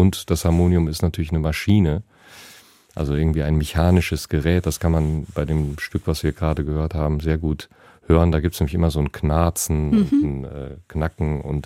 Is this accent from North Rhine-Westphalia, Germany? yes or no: yes; North Rhine-Westphalia, Germany; Also in meiner Heimat, wo ich groß geworden bin als Kind